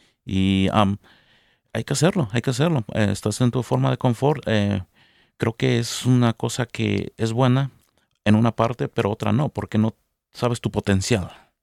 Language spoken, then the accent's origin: Spanish; Mexico; moved away; yo vine solo de México y me puse a trabajar siempre.